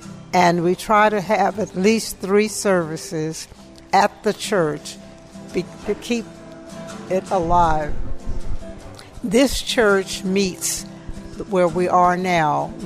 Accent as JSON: {"language": "English", "town": "Sapelo Island", "region": "Georgia", "country": "United States", "tie": "born or raised there", "said": "I'm a third generation descendant of Sapelo, and I grew up in the Raccoon Bluff community that's north of here, where our original church is located."}